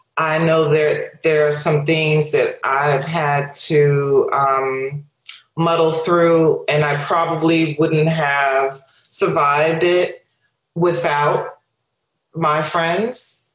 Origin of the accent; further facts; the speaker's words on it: Brooklyn, New York, United States; that's not anything that I was familiar with in my life growing up in Brooklyn with my family.